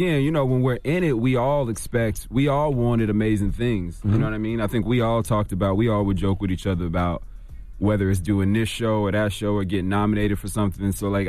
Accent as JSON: {"language": "English", "region": "Oklahoma", "country": "United States", "said": "I'm from Oklahoma, but I was down there on the show for a long time."}